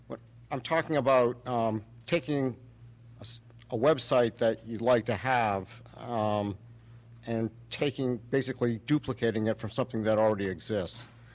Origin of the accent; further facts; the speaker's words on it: Boston, Massachusetts, United States; from the Boston area.